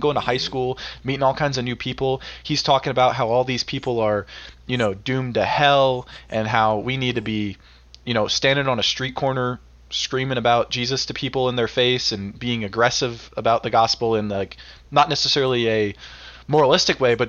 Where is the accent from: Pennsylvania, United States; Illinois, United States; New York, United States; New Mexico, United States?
Pennsylvania, United States; I grew up in Eastern Pennsylvania, west of Philadelphia, in kind of suburban, mixed rural area.